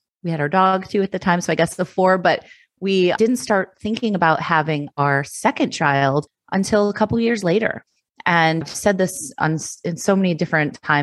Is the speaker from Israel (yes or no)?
no; Chicago, Illinois, United States; So I am from Chicago.